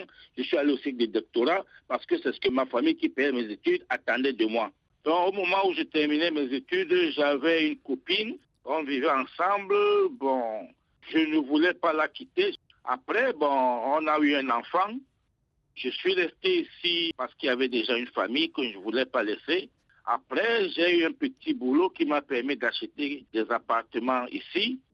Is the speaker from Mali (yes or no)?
no; Cameroon; moved away as an adult; je suis ici en espérant bien sûr un jour repartir chez moi au Cameroun.